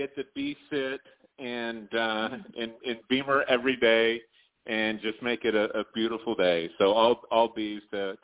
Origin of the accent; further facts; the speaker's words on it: Poughkeepsie, New York, United States; born there; And I was born in Poughkeepsie, New York.